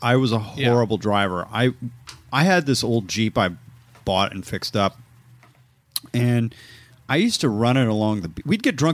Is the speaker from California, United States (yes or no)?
yes; Los Angeles, California, United States; Near where I grew up in the Palisades on Sunset, one friend of mine died there, you know.